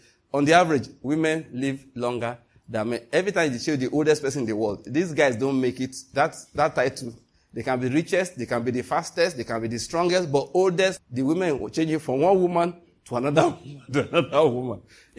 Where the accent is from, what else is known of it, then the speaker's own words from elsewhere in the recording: Ondo, Nigeria; I went home to see my mom because the person, I'm from Ondo State, so I went to see my mom.